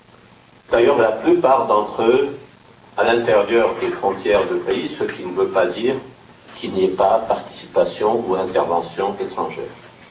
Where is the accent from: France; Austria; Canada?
Austria; je me souviens que je viens du pays